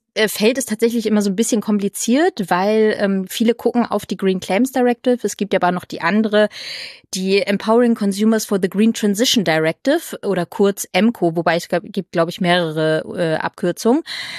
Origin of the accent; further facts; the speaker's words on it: Lower Saxony, Germany; now in Berlin, Germany; Ich komme ja auch aus der Nähe von Hamburg, von der uncoolen niedersächsischen Seite. Aber wir versuchen uns ja immer so ein bisschen an Hamburg ranzukommen.